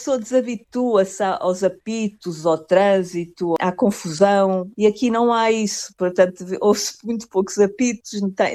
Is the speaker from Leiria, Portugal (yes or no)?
no; Lisbon, Portugal; now in Salvaterra de Magos, Portugal; vivi sempre em Lisboa, nasci em Lisboa, vivi sempre em Lisboa.